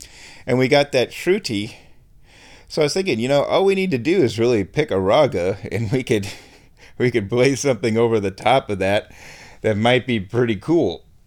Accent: Omaha, Nebraska, United States; that World Series just happens to be played in my hometown of Omaha, Nebraska.

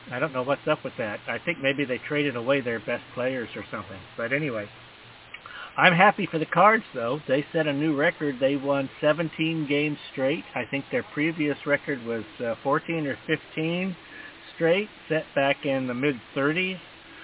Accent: St. Louis, Missouri, United States; I'm from the St. Louis area.

